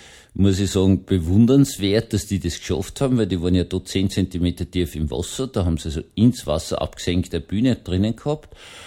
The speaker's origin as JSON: {"language": "German", "region": "Vienna", "country": "Austria", "tie": "born or raised there", "said": "Ich bin schließlich in Rufweite vom Obelisken aufgewachsen und eigentlich im Schlosspark von Schönbrunn drinnen aufgewachsen"}